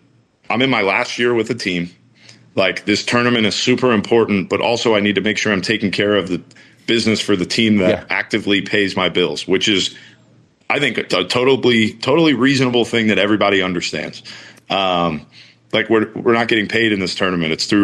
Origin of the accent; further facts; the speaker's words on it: Virginia, United States; I get it. I'm from Virginia. it's not the most Italian thing in the world, but we're honoring where we came from.